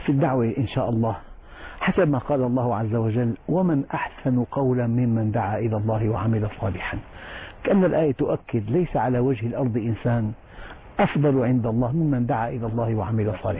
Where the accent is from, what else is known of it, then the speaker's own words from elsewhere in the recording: Damascus, Damascus Governorate, Syria; نشأت في دمشق في الشام من أسرة حظها من العلم كثير كان والدي أحد علماء دمشق نشأت نشأة يعني ملتزمة طبعا توفي والدي وأنا في السنة 5 من عمري